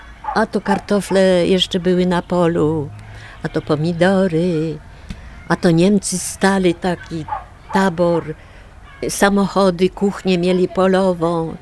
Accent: Milanówek, Masovian Voivodeship, Poland; born there; ja urodziłam się w Milanówku

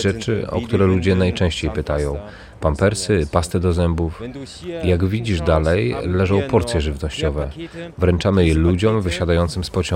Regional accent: Russia; Polish is a second language; Sam jestem Rosjaninem i rozmawiam z uchodźcami po rosyjsku.

